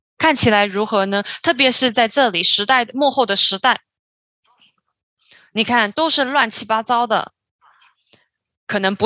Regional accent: Philippines; Chinese is a second language; 我从菲律宾来，

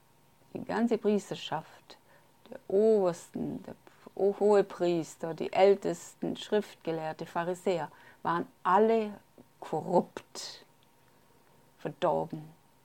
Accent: Manila, Metro Manila, Philippines; Ich bin mein ganzes Leben schon in den Gemeinden gewesen. Ich bin in der Gemeinde in Manila aufgewachsen.

